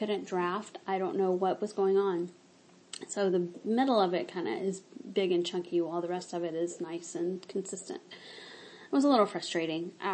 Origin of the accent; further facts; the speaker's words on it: the South, United States; I grew up in the South. It's sherbet.